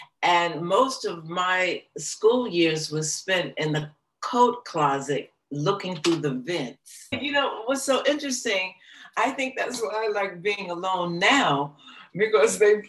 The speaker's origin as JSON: {"language": "English", "region": "New Jersey", "country": "United States", "tie": "born there", "said": "I was born in North New Jersey at City Hospital."}